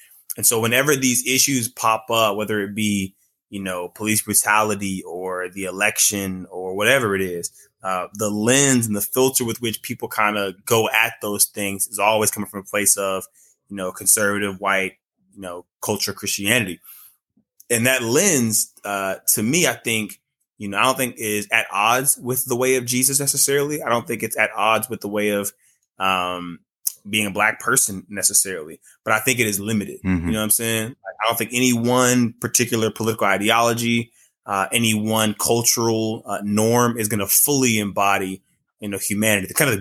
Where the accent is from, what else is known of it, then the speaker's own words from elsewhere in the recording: Mississippi, United States; also born or lived in California; I was born in California. I moved to Mississippi when I was about 11. Huge culture shock there.